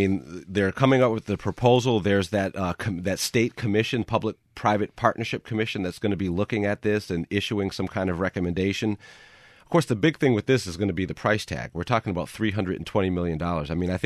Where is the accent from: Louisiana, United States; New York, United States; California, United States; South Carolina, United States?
California, United States; also born or lived in Cape Cod, United States; Yes, I mean, I was born here, but I was raised in California